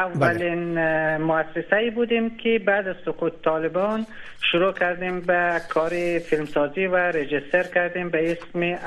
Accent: Afghanistan; now in Iran; من که به عنوان یک افغانی مهاجر اونجا بودم

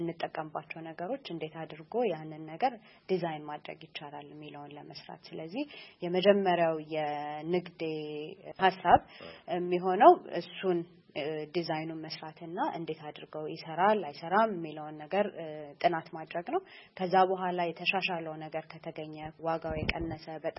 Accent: Addis Ababa, Ethiopia; ከአዲስ አበባ ነው የመጣሁት።

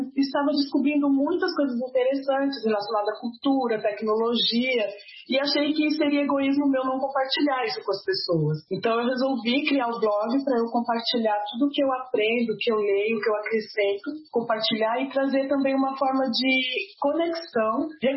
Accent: Brazil; born there; Eu sou brasileira, né? Sou descendente africano, mas nasci no Brasil.

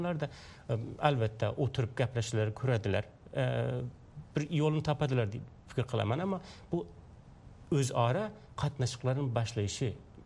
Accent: Afghanistan; Bizim kelishimiz Afg'oniston, Afg'onistonning turkmanlaridan.

